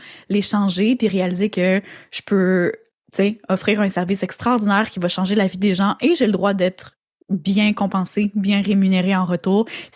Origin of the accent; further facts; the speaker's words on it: France; accent: French; now in Quebec, Canada; je suis française, là, mes parents sont français, ont immigré au Québec. Ça paraît pas, mais j'ai les deux accents. Quand je parle avec ma famille, j'ai vraiment l'accent français.